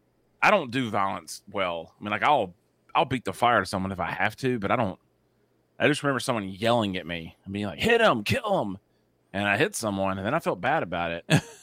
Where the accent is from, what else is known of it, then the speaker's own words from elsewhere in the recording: South Carolina, United States; If you're new, whatever, we're from South Carolina.